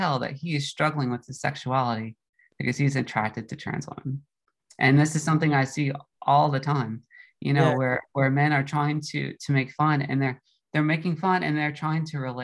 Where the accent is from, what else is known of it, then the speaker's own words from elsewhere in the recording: United States; You know, I'm an American, and I'm the baby, and I'm out of my element.